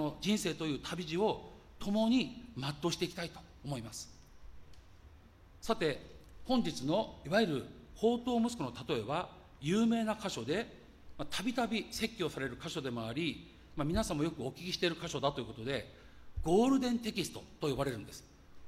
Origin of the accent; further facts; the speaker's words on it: Ishioka, Ibaraki, Japan; 茨城の田舎、私の生まれ故郷の石岡あたりから小金を手にして青年は東京お茶の水あたりに出て行ったという感じでしょうか